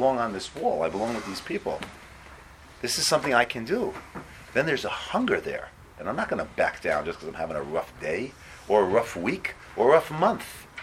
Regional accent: Teaneck, New Jersey, United States; I was a kid from Teaneck, loved to play baseball, by the way.

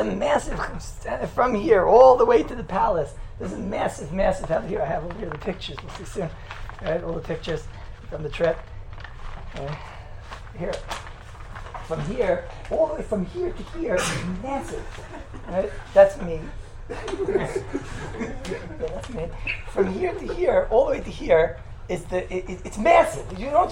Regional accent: New York, United States; No, sorry, man, I'm from New York.

